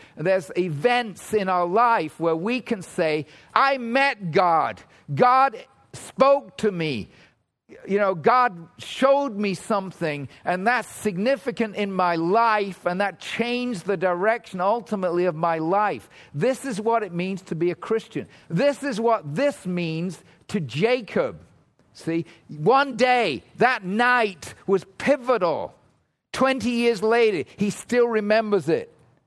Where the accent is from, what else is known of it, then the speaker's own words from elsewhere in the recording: England, United Kingdom; moved away; I left England. That was my first time to leave my home country. First time outside of England.